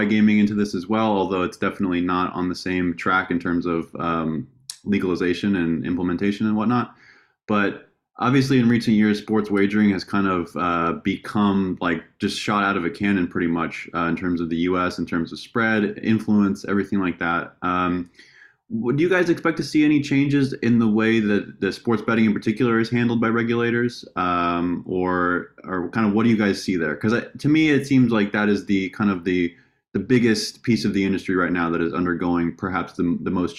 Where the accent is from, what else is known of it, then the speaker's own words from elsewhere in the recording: Reno, Nevada, United States; like I said, from born and raised in Reno, Nevada